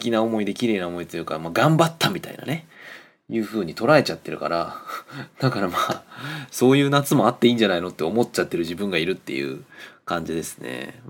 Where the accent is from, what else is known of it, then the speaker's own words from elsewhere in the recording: Gifu, Japan; 僕は出身がその辺なんですね。岐阜県の多治見の高校に通ってたんですけど、住んでるところは多治見じゃなかったんですけど、多治見まで、歩いて1分とかぐらいの、その多治見とギリギリの境のところに住んでたんですけど